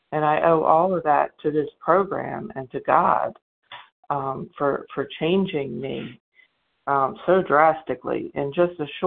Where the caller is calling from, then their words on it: Mississippi, United States; Sure. I'm from Mississippi.